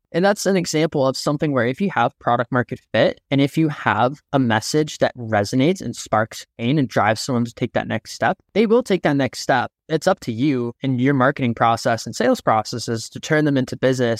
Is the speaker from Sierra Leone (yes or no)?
no; Canada; I was under 21 in a different country because I'm Canadian.